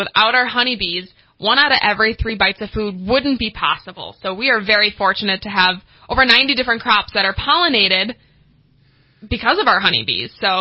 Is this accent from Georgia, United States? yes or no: no; Wisconsin, United States; So I am from Wisconsin, so this is my first time here in California.